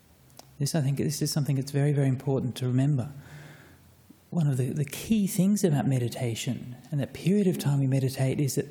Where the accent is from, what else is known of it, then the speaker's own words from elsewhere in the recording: Australia; but I'm an Aussie male and I've tried it and it works for me